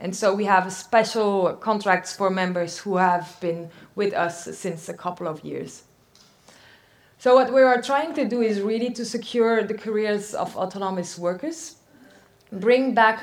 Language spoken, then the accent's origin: English; Belgium; and we're from Belgium.